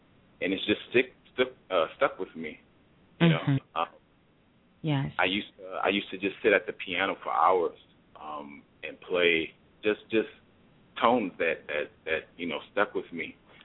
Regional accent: Chicago, Illinois, United States; now in Wisconsin, United States; Wisconsin, when I was 18. And he still had equipment that I could use that he brought up there, because we're originally from Chicago.

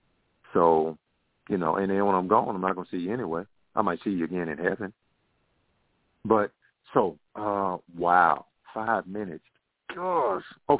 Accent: United States; I am an American.

